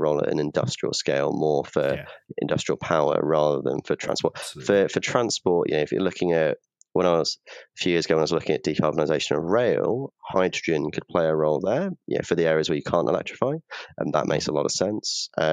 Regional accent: Iver, South East England, United Kingdom; also born or lived in Uxbridge; So I grew up around just outside of Slough in a village called Iver.

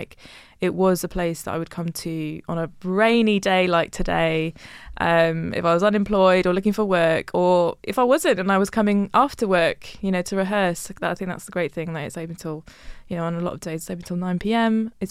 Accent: London, United Kingdom; my pronouns are she and her, and I'm from London, been a Londoner all my life.

